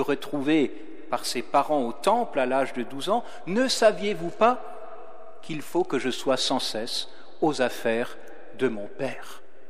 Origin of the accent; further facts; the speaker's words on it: Grand Est, France; appelé chez nous en Alsace les Sœurs de la Toussaint.